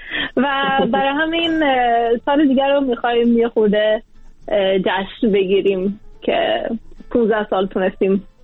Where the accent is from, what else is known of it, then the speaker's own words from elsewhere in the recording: Sweden; من در سوئد بزرگ شدم و ما اینجا در سوئد، اینجا سوئد همه چیز برعکس ایرانه